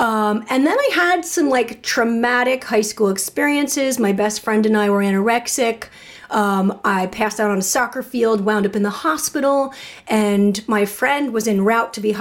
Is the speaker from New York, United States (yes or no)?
no; New Jersey, United States; So I grew up in Jersey, Jersey proud, beat my chest.